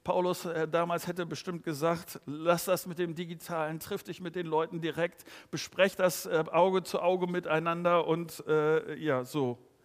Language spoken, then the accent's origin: German; Netherlands; das darf ich, glaube ich, als Holländer sagen